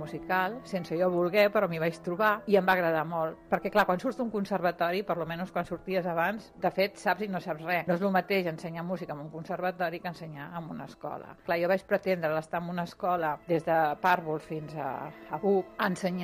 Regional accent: Barcelona, Catalonia, Spain; Jo sóc de Barcelona … tinc 62 anys, sóc música, pianista i musicoterapeuta.

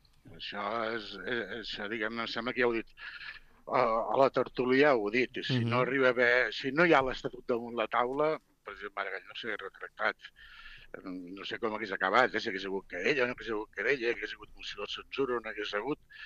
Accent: Torredembarra, Catalonia, Spain; jo soc de Torredembarra, i aquí vam tenir, diguem-ne, intervenció policial i alcalde a la presó

